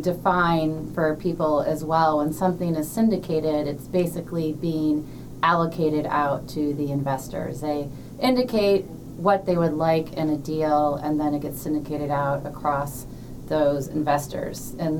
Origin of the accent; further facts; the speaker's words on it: Georgia, United States; growing up in Georgia, I did think that maybe the alternatives department was getting very enthusiastic for the Georgia Bulldogs